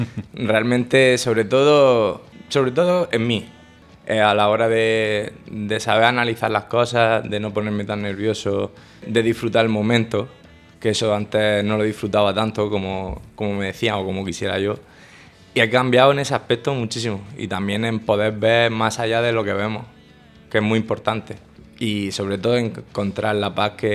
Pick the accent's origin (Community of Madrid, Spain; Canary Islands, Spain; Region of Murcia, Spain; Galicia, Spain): Region of Murcia, Spain; Lorca; me gusta que mi música sea un aspecto de mi ciudad. Por eso el videoclip, gracias al concejal de cultura que nos dejó el teatro para poder grabar. Y luego algo también tan simbólico como tenemos aquí en Lorca